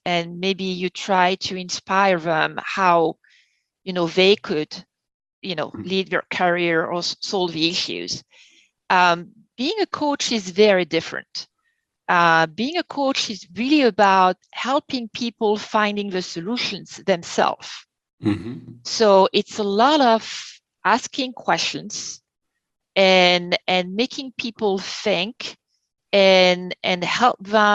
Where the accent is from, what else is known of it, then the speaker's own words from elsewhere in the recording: France; And, you know, as I'm from France, I never went to school in the US.